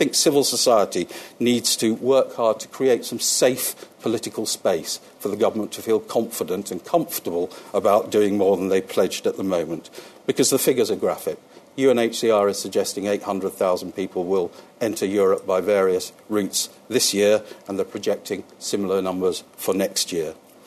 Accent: London, United Kingdom; I'm delighted to say, as a Londoner

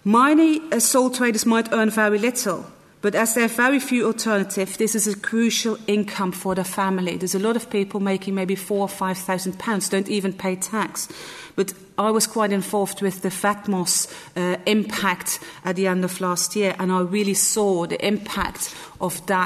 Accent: Netherlands; now in United Kingdom; I come from Holland originally

